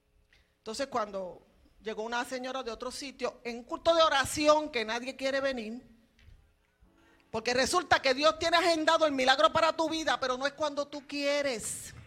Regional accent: Puerto Rico; yo soy mitad y mitad. No, que mi esposo es dominicano y yo soy puertorriqueña.

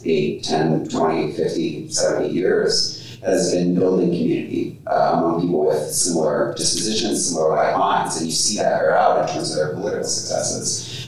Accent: Alabama, United States; I think another similar thing that you had down in my home state of Alabama recently

